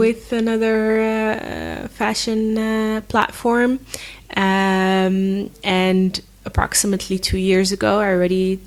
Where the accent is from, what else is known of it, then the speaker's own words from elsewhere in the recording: Netherlands; also born or lived in Libya; So I was born and raised here in the Netherlands.